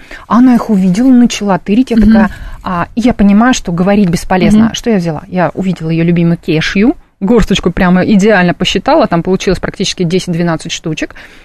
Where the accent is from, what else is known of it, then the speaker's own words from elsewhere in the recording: Tashkent, Uzbekistan; И у меня ощущение было, что я снова вернулась в детство, в Ташкент.